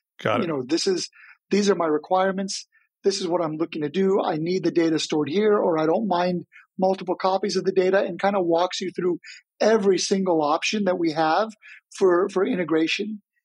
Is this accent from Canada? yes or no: yes; Canada; So I was born and raised in Canada.